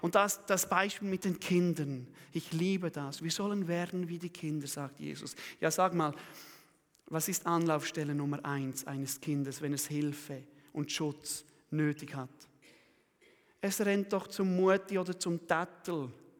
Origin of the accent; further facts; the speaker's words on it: Switzerland; und ich bin Schweizer, ich zähle mich also wirklich zu 100% dazu